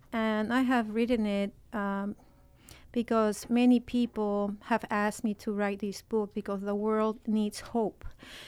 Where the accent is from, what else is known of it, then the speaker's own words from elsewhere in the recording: Lima, Peru; I was born and raised in Lima in the coast of Peru. And my family has always been involved in medicine, in health, and in doing humanitarian work.